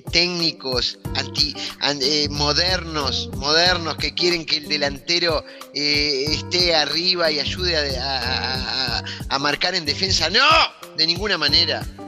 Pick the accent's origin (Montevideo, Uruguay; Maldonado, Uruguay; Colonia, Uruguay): Colonia, Uruguay; yo que soy de Colonia